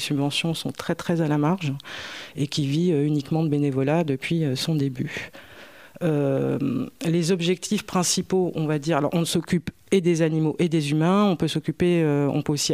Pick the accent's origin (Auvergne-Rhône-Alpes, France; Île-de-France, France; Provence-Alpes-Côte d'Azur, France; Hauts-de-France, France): Île-de-France, France; Paris; now in Tours, France; Donc quand je suis arrivée à Tours, parce que je suis d'originaire de Paris, il y a un peu plus d'un